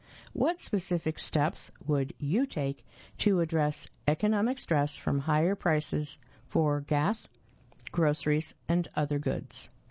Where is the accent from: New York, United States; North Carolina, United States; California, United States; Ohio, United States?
North Carolina, United States; Greensboro; I was born and raised in Greensboro before joining the Marines